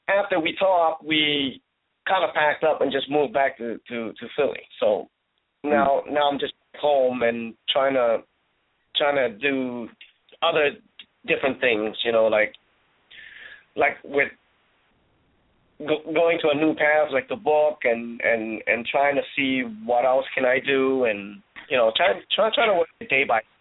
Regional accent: Laos; now in United States; Well, I'm from the landlocked country of Laos, but I came to America. I came to America back in the 1980s. I landed here in the city of Philadelphia.

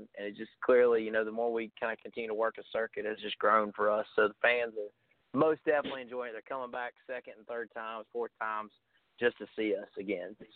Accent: West Virginia, United States; accent: Appalachian; growing up in Southern West Virginia, I've developed kind of that Appalachian accent.

